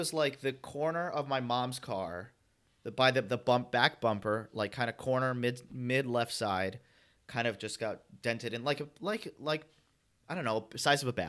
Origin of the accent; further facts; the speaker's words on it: Long Island, New York, United States; now in Los Angeles, United States; I live right now in Los Angeles, and I flew back to New York. I grew up on Long Island, just outside the city.